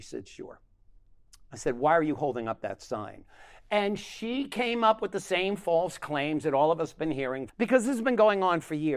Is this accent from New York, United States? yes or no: yes; New York, United States; I said, it's okay. I'm from New York.